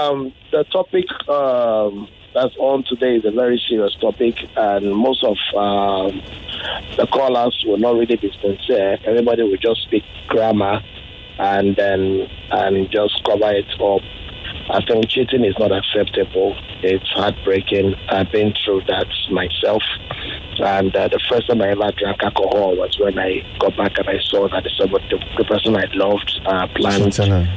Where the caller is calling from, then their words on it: Lekki, Lagos, Nigeria; Okay, I'm calling from Lekki.